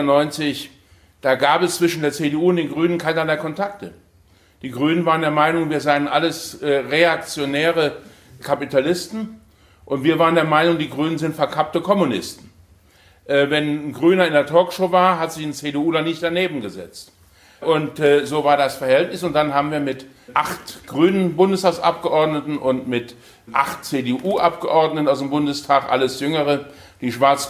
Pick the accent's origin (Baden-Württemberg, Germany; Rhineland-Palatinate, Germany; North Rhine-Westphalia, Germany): North Rhine-Westphalia, Germany; Aachen; ich komme aus Aachen